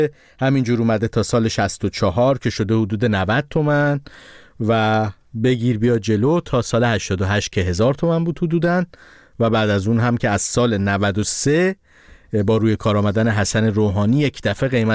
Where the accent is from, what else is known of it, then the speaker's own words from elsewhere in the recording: Iran; moved away; خب 1000 تومان سالی بود که من از ایران اومدم، سال 88.